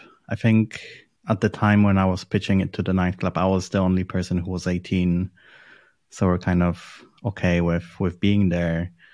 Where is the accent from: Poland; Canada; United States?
Poland; No, I'm from Poland.